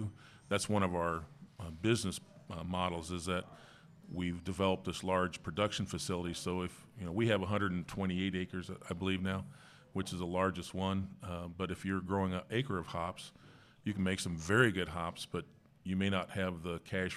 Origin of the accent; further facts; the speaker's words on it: Irvington, United States; that was another fun part of growing up in Irvington